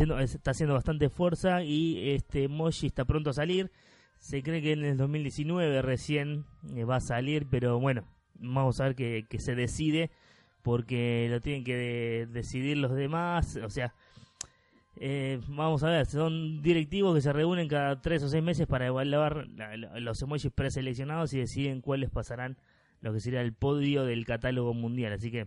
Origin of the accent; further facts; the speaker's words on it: Argentina; Somos los argentinos y los uruguayos, mejor dicho, porque yo soy argentino.